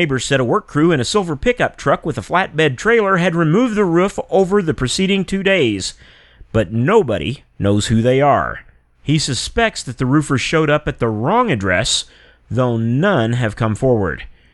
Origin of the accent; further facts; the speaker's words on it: New Mexico, United States; Well, it happened in my home state right here in New Mexico